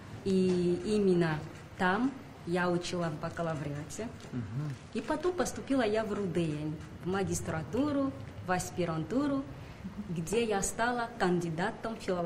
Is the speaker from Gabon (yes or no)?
yes; Gabon; Russian is a second language; now in Russia; Я приехала из Габона в Россию в 2011 году.